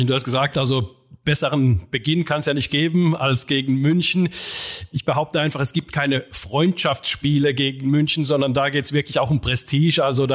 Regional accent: Finland; German is a second language; du bist Schwede, ich bin Finne, du hast auch finnische Hintergründe, wir sprechen Deutsch, damit die Leute es verstehen.

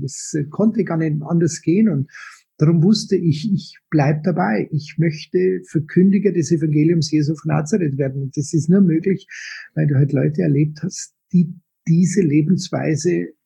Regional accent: Munich, Bavaria, Germany; born there; Ich bin gebürtig aus München, geboren 1960.

